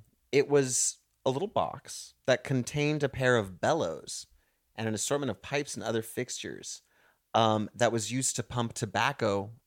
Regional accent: Texas, United States; Yeah, and maybe it's from because I'm from Texas, but I'm like, it's a cow.

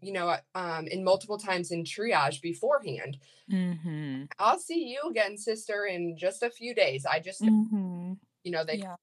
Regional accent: Kankakee, Illinois, United States; now in Bloomington, United States; I am originally from Kankakee, Illinois, where I went to nursing school at Olivet Nazarene, and then moved to Bloomington in 2018 to pursue my nursing career.

